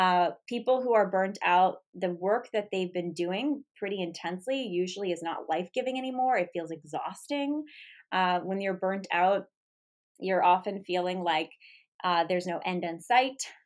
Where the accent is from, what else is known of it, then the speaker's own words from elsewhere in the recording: United States; And of course, as an American, I'm frustrated.